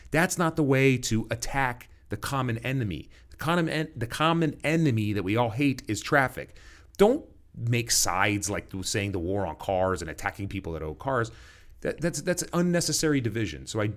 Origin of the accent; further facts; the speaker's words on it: California, United States; I grew up in North Orange County. Okay, I grew up on the border of Buena Park and Fullerton.